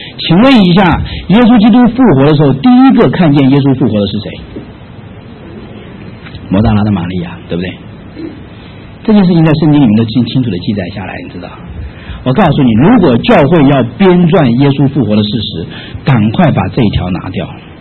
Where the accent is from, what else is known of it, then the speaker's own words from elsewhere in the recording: China; 圣经说世人的犯了罪亏欠了神用，我们中国人讲的吧，人非圣贤孰能无过